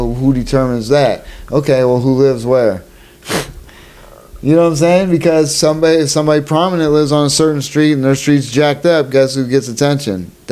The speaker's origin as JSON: {"language": "English", "town": "Erie", "region": "Pennsylvania", "country": "United States", "tie": "born or raised there", "lives_now": "Cleveland, United States", "said": "I mean, I grew up in Erie, so we got it worse there than we do here in Cleveland."}